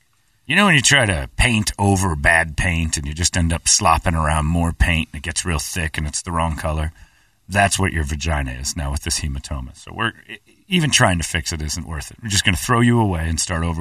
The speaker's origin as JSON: {"language": "English", "country": "United States", "said": "I'm just glad I'm an American."}